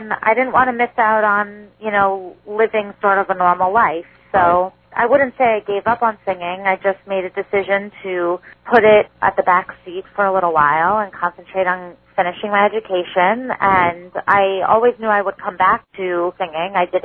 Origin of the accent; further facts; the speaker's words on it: Springfield, New Jersey, United States; also born or lived in Short Hills; I was born in Short Hills, but I have been living in Springfield my whole life.